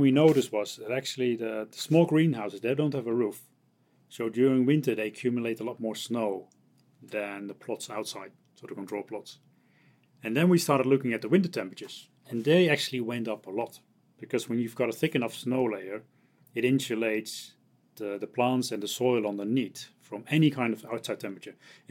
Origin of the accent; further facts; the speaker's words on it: Netherlands; I'm from the Netherlands. I work in Amsterdam.